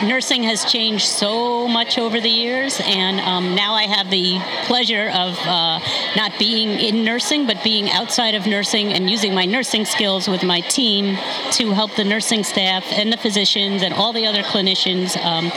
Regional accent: Rye, New York, United States; now in White Plains, United States; I grew up in Rye, and I live in White Plains.

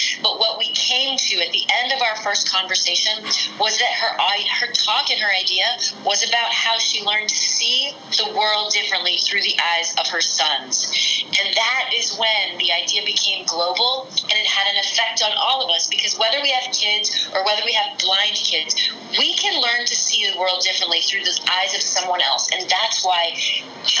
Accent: Missouri, United States; moved away as an adult; now in New York City, United States; I moved to New York from Missouri. I got my dance degree, moved to New York City, and started pursuing a career in classical modern dance.

